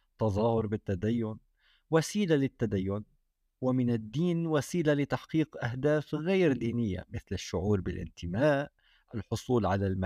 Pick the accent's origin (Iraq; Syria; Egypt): Syria; لا يمكننا كسوريين مواجهة خطاب السلطات الدينية بإعلان الحرب عليها